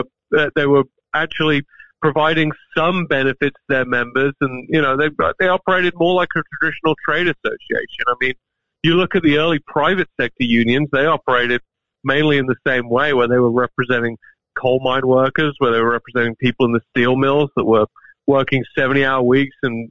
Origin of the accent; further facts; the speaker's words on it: Birmingham, West Midlands, United Kingdom; now in United States; So I was born and raised in Birmingham, England. It's a horrible place. Don't go there.